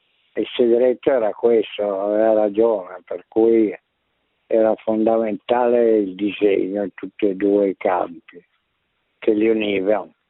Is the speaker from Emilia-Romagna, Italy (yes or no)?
no; Viareggio, Tuscany, Italy; avendo passato tutta la giovinezza e l'infanzia a Viareggio, dove c'è un piccolo porto